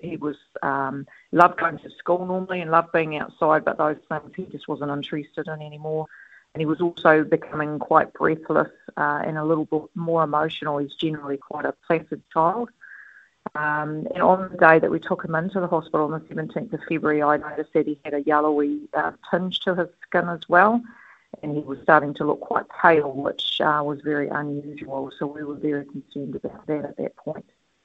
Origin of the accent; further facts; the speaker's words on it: Rotorua, Bay of Plenty, New Zealand; I'm from Rotorua.